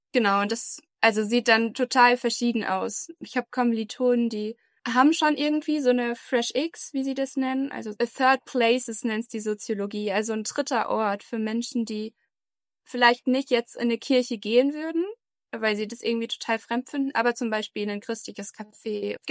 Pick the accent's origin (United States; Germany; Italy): Germany; Aschaffenburg, Bavaria; Ursprünglich komme ich aus dem Raum Aschaffenburg, bin da aufgewachsen in einem freikirchlichen Kontext